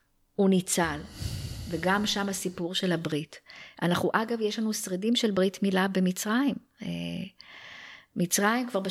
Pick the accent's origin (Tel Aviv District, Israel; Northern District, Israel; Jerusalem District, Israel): Jerusalem District, Israel; Jerusalem; כי בתור ירושלמית לשעבר